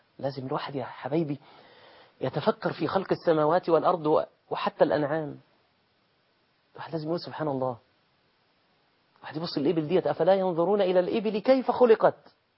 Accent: Egypt; also born or lived in Taif, Saudi Arabia; باللغة بتاعتنا كمصريين

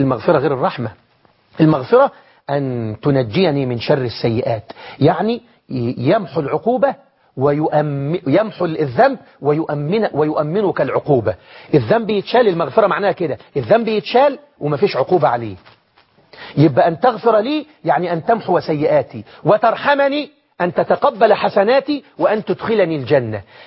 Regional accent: Egypt

